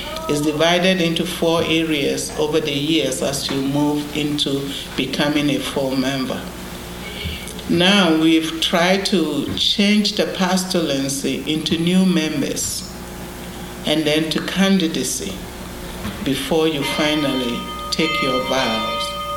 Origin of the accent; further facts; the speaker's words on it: Ghana; now in United States; I live in the United States. I've been here 19 years, and basically, I came from Ghana to enter the Order of St. Helena.